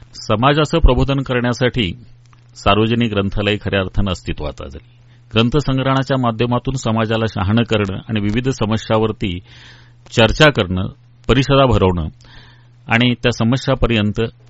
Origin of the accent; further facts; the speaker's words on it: Sawantwadi, Maharashtra, India; मी मूळतः सावंतवाडीचा